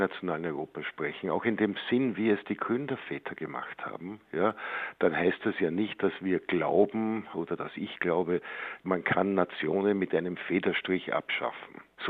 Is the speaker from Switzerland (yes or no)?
no; Vienna, Austria; Wenn ich mir zum Beispiel vorstelle, in Wien, in meiner Heimatstadt